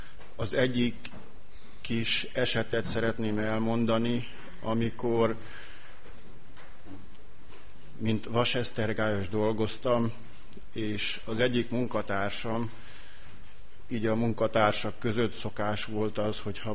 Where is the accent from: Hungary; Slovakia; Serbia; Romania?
Romania; Kőszegremete, Satu Mare County; now in Satu Mare, Romania; és én a kőszegremetei gyülekezetben nőttem fel, hívő családban nőttem fel, és lehet, hogy sokan nem tudnak erről, vagy nem ismernek úgy. Az iskoláim miatt a 8. osztály befejezése után kerültem ide Szatmára